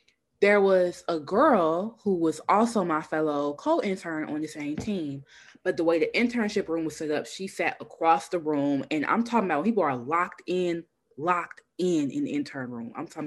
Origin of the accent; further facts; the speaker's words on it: Memphis, Tennessee, United States; accent: Memphis; I have to learn that I'm going to be my genuine Memphis accent itself, regardless of who in the room.